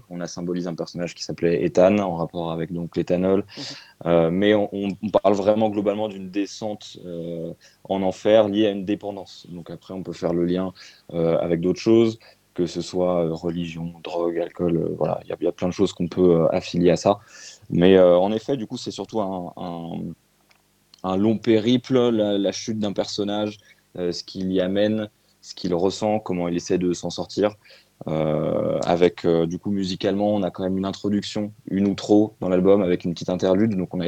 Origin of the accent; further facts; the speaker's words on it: Tours, Centre-Val de Loire, France; Donc, on vient de Tours.